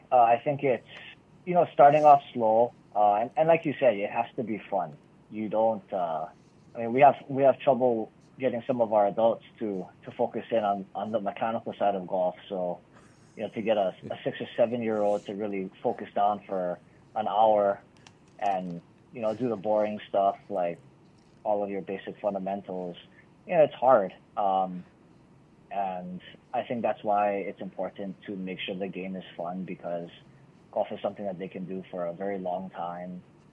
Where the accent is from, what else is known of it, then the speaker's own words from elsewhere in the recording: Hawaii, United States; I think growing up in Hawaii plays a big part in that. We battle wind and the elements pretty much on every golf course that you can play here, you know, in the state of Hawaii.